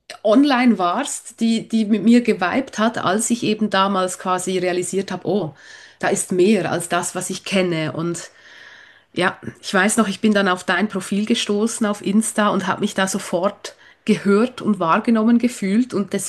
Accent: Switzerland; ich komme aus der Schweiz, wie man unschwer wahrscheinlich hören kann.

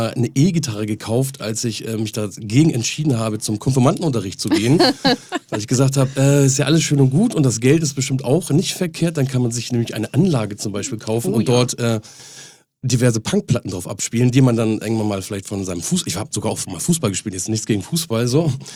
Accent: Henstedt-Ulzburg, Schleswig-Holstein, Germany; ich bin auf dem Dorf groß geworden, ein Gruß auch noch raus an meine Geburtsstadt, Heinstede-Ulzburg

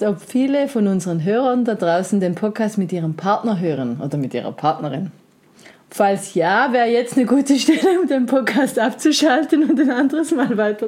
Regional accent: Switzerland; gerade bei uns in der Schweiz

